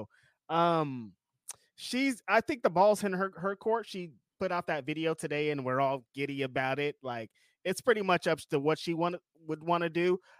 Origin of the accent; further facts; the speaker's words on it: California, United States; We're from California.